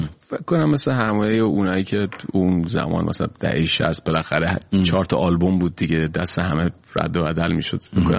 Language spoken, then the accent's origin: Persian; Tehran, Tehran Province, Iran; also born or lived in Kermanshah; من متولد کرمانشاهم ولی بزرگ شده تهرانم.